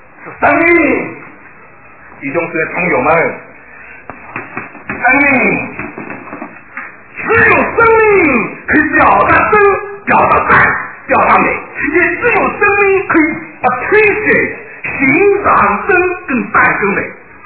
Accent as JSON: {"language": "Chinese", "country": "China", "said": "我们中国人常常用舔犊之情啊。"}